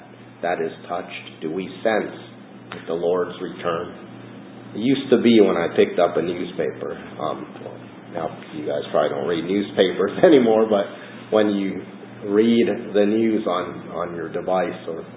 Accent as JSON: {"language": "English", "region": "Washington", "country": "United States", "tie": "born or raised there", "said": "That's like my home state of Washington."}